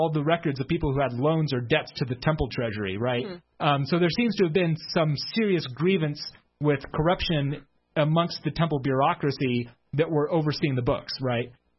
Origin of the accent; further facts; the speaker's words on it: Salt Lake City, Utah, United States; So when I was growing up in Salt Lake City, and we would have mutual night